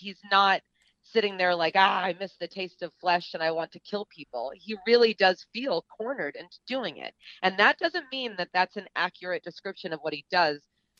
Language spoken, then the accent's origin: English; Cape Cod, Massachusetts, United States; So I grew up on Cape Cod, and I had a lot of retail jobs.